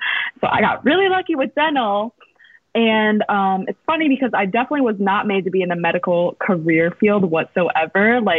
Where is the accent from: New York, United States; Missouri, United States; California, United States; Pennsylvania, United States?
Missouri, United States; Chesterfield; I grew up in St. Louis, obviously. I grew up in Chesterfield, which is like, that's the suburbs.